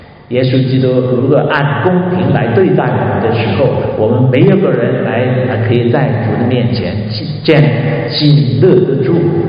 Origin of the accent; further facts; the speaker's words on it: China; 我们中国人有句话是夏虫不可语冰